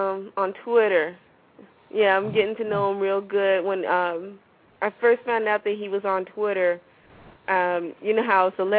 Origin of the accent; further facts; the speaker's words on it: the South, United States; I am from the South, you know.